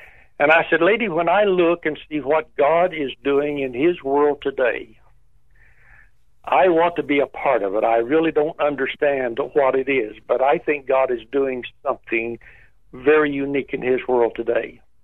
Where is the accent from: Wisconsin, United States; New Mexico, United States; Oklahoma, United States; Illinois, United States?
Oklahoma, United States; And I said, I'm from Oklahoma.